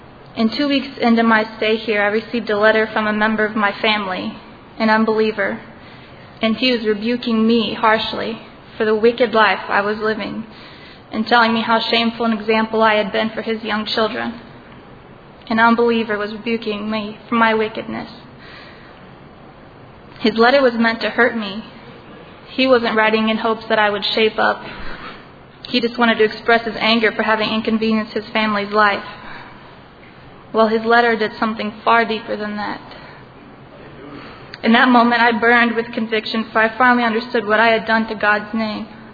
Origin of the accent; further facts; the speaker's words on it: Indiana, United States; now in Ephrata, United States; I'm from Indiana, but most recently from Pennsylvania here in Ephrata.